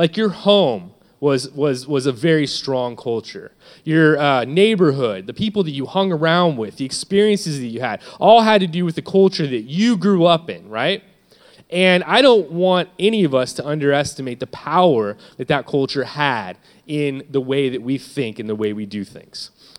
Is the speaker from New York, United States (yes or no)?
no; Bakersfield, California, United States; also born or lived in San Luis Obispo / Orange County; I'm from Bakersfield. I live here most of my life.